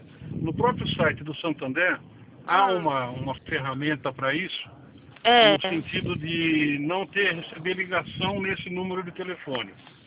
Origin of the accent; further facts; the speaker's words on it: Araraquara, São Paulo, Brazil; Sou de Araraquara